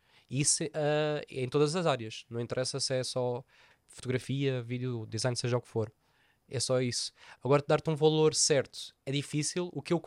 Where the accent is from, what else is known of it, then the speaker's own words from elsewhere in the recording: Algarve, Portugal; somos algarvios, e isto é importante dizer porquê